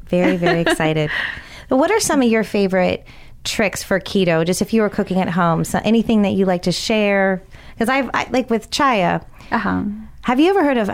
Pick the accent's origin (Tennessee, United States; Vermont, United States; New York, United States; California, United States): California, United States; now in Tampa, United States; Yeah, I didn't go to school here since I'm originally from California